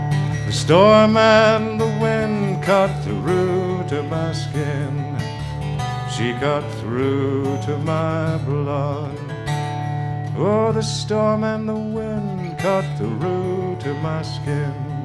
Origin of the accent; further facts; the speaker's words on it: Barnsley, Yorkshire and the Humber, United Kingdom; I'm from Barnsley, actually, in South Yorkshire, just in case you're having trouble placing the accent, because I've taken elocution lessons and things like that. The People's Republic of South Yorkshire.